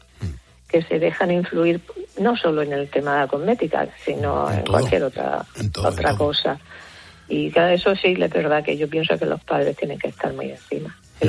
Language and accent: Spanish; Almería, Andalusia, Spain; En Almería.